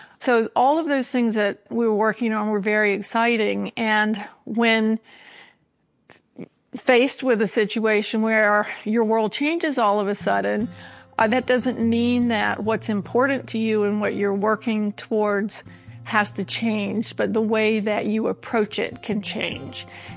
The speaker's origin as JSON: {"language": "English", "region": "the South", "country": "United States", "said": "I'm from the South and my mother's name is Trilby."}